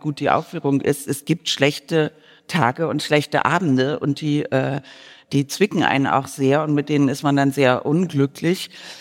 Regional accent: Mainz, Rhineland-Palatinate, Germany; born there; weil ich bin in Mainz geboren am 7. September

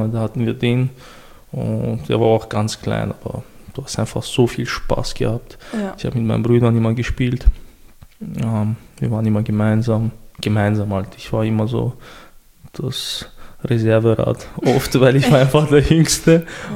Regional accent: Chechnya, Russia; first language Chechen; German is a second language; Ich spreche meine Muttersprache fließend, ich spreche Deutsch fließend, ich spreche Englisch fließend.

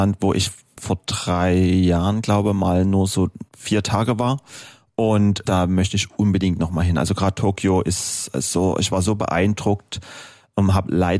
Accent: Dresden, Saxony, Germany; Ich als Dresdner, das passt doch perfekt.

